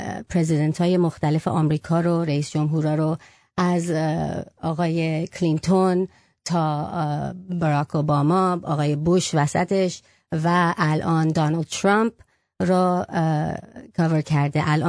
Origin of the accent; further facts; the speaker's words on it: United States; I'm an American Iranian. My American side is freaking out.